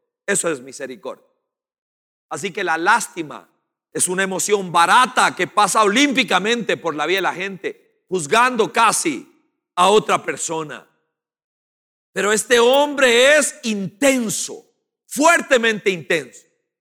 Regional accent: Costa Rica; la filosofía suya y mía, como ticos, es

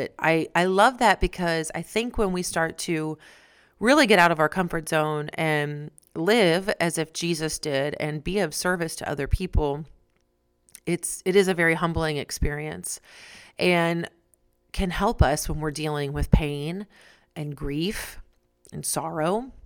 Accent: Missouri, United States; everybody in the state of Missouri, where my home state is

